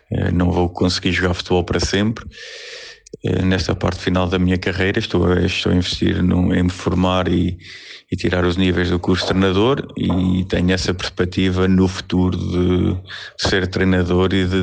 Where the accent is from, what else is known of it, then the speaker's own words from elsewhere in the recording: Lamego, Viseu, Portugal; now in Estoril, Portugal; Eu antes sou natural do Lamego, quando cheguei ao Estoril, o Estoril não me dizia nada